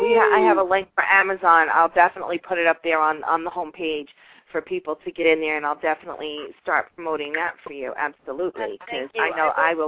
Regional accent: Yonkers, New York, United States; now in Florida, United States; I've been in Florida for a while now, and I'm originally from New York. I'm from Yonkers, and my sister lives up there

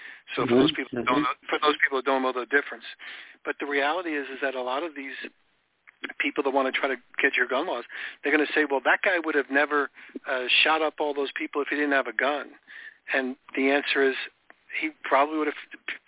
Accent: New York, United States; I didn't grow up in a rich family. I grew up in New York, which is a pretty tough place to grow up. And I spent a lot of time on Long Island

